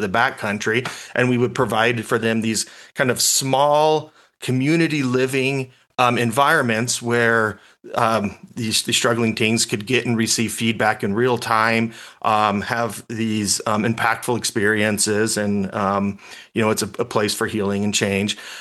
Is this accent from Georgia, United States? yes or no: no; Las Vegas, Nevada, United States; And so growing up in Vegas, we We don't have wonderful access to the outdoors.